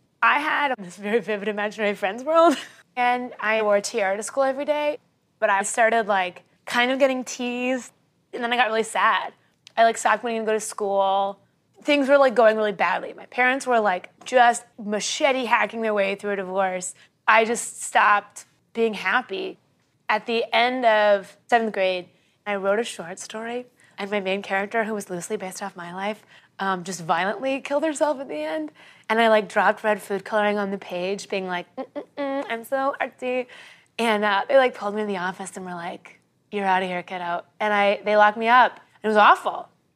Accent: Kansas City, Missouri, United States; I was born and raised in Kansas City. I spent every summer at the pool. I had like a very like Midwest family.

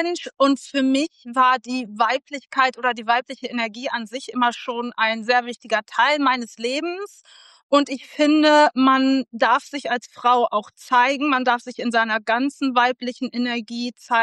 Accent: North Rhine-Westphalia, Germany; ich komme aus NRW.

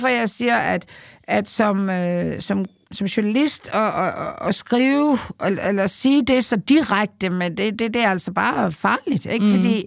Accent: Aarhus, Central Denmark Region, Denmark; nu er jeg jo bare fra Aarhus. Det er dog Jylland, men det er da ikke Vestjylland.

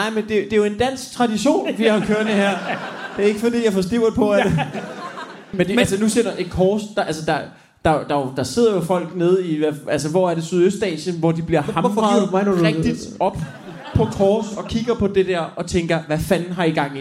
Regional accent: Copenhagen, Capital Region of Denmark, Denmark; Altså jeg er jo fra København

